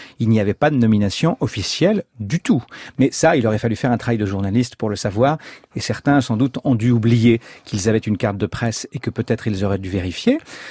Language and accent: French; Nouvelle-Aquitaine, France; parce que l'île de Ré, c'est le territoire de mon enfance. Moi, je suis né en Charente, et donc, quand vous êtes charentais, le littoral le plus proche, c'est l'île de Ré.